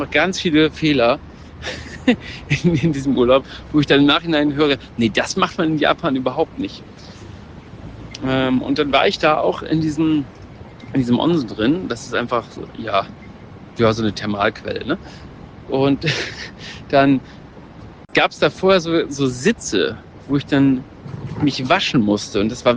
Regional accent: Germany; ja, ich bin Deutscher, habe ich dann gesagt.

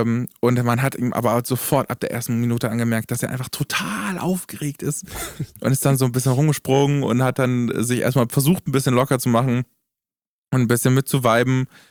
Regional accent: Erfurt, Thuringia, Germany; Alter, bei uns in Erfurt gibt es einen Taubenverein.

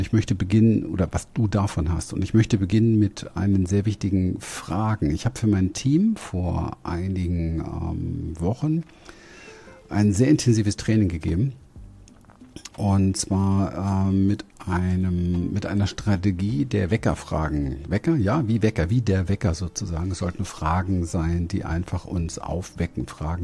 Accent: Berlin, Germany; Ich bin ja in sehr armen Verhältnissen groß geworden in Berlin. Ich bin ein Berliner Hinterhofskind.

